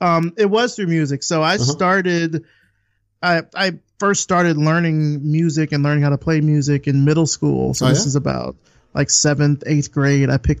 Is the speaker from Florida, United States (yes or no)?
no; Selma, Alabama, United States; also born or lived in Atlanta, Georgia; Yeah, this is in Alabama. I grew up in Selma, Alabama. So I started off kind of learning it there. And then I went to college in Atlanta, Georgia at Morehouse College.